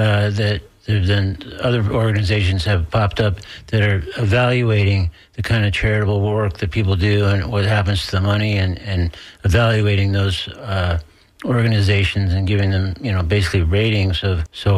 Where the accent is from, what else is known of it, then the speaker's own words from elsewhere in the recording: Fort Myers, Florida, United States; I grew up in Fort Myers, and my dad brought us to the Arcadia Rodeo.